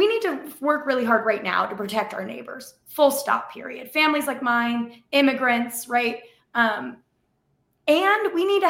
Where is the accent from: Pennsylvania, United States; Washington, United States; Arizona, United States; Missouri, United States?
Arizona, United States; Tucson; Arizona's 7th congressional district, where I'm running, includes parts of my hometown, Tucson, parts of Phoenix, and hundreds of miles of the US-Mexico border.